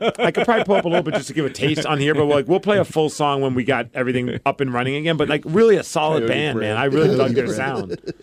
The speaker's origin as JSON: {"language": "English", "region": "New York", "country": "United States", "said": "I'm from New York."}